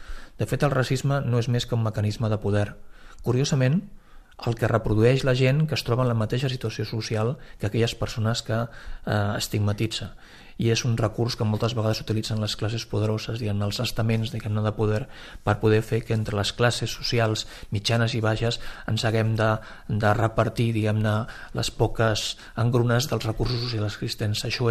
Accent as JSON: {"language": "Catalan", "region": "Catalonia", "country": "Spain", "said": "perquè moltes vegades som nosaltres, des de Catalunya, la societat catalana, la que rebutja els processos d'integració de les persones nouvingudes"}